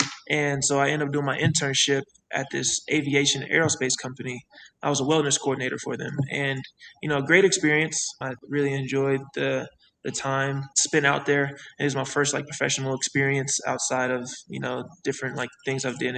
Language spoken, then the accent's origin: English; Denver, Colorado, United States; Because I feel like growing up in Denver, a lot of people, including myself, didn't feel like they had the access to, you know, places they can build.